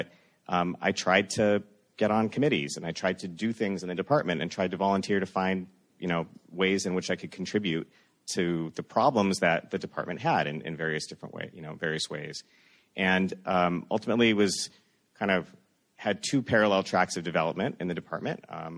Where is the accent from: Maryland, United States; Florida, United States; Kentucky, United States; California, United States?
California, United States; Los Angeles; So I grew up in Los Angeles. I went to UCLA for undergrad med school